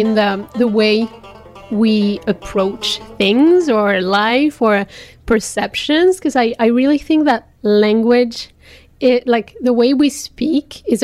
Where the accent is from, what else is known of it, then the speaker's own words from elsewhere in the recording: France; first language French; English is a second language; French is my work language as well as home language and first language. I grew up in France, so obviously in a majority context, and yeah, so French came naturally with my family and then at school, and at home it was always in French.